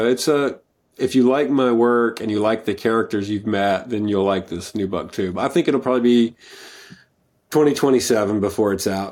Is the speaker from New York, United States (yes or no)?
no; Mississippi, United States; accent: Mississippi; But I still sound like I'm from Mississippi to people that, you know, that I just meet.